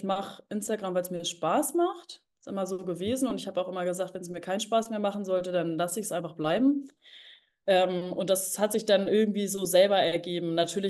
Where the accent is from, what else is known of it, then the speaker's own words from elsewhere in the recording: Hamburg, Germany; Ich bin eigentlich so im Osten von Hamburg groß geworden, so im ja, Bereich eigentlich Wandsbek